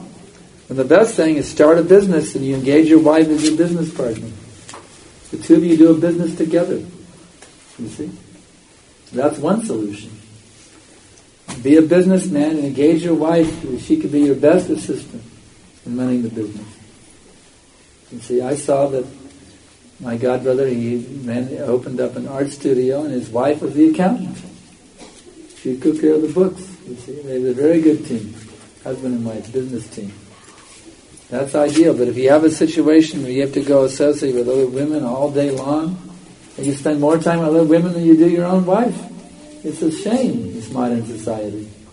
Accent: United States; even when I was a kid growing up in America, the women all stayed at home.

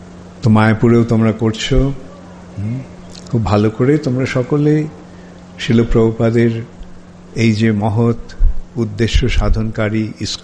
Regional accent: India; আমরা যখন যোগদান করেছিলাম ইসকনে সে 70 দশকের মাঝামাঝি সময়ে, তখন মুষ্টিমেয় আমরা কয়েকজন ভারতীয় ছিলাম

